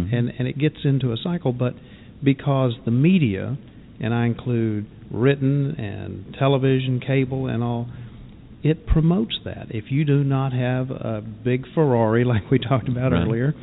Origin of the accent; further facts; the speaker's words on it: Houston, Texas, United States; it seems perfectly normal growing up in Houston, you mm-hmm. know, fourth largest city in the United States, the way we were raised